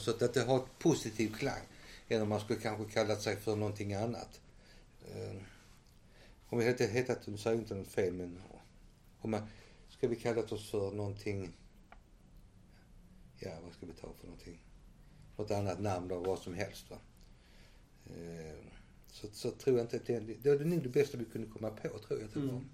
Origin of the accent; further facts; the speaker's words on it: Helsingborg, Skåne, Sweden; vi kommer från Helsingborg. Jag bor på Sofierovägen, jag bor nära Sofiero.